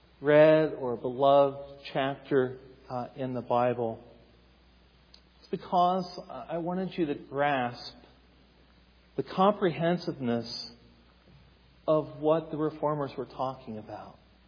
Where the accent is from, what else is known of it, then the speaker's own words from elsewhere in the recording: Ohio, United States; accent: Appalachian; if you're wondering where the accent comes from, I'm Appalachian. I'm from Eastern Ohio. I grew up on a farm with cattle, not with sheep.